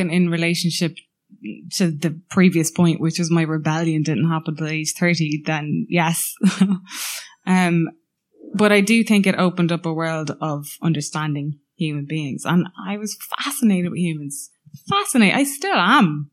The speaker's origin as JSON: {"language": "English", "town": "Navan", "region": "County Meath", "country": "Ireland", "tie": "born or raised there", "said": "Navan, what Navan is now, I think, is incredibly different to what it was when I was growing up. I feel like it was a small community."}